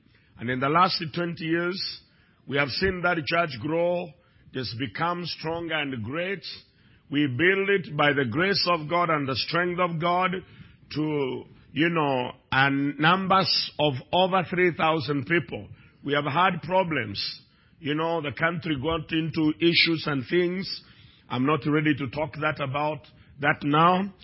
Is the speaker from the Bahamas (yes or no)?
no; Kenya; now in Canada; I speak that as an African. I speak that as a Kenyan.